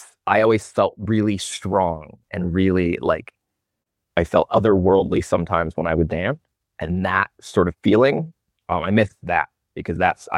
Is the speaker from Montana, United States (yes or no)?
yes; Montana, United States; there's an acting school that's nearby my hometown in Montana